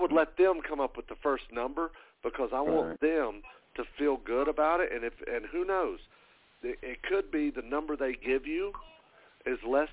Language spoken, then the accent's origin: English; Hildebrand, North Carolina, United States; I'm from Hildebrand, which is like 10 miles from Hickory.